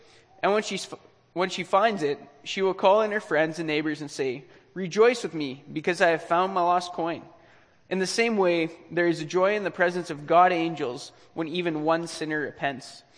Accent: Virden, Manitoba, Canada; born there; And so I was born in Verdon, Manitoba

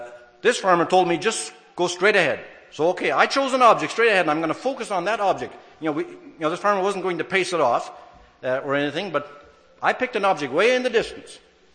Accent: Rainier, Ontario, Canada; and I grew up in Rainier, Ontario.

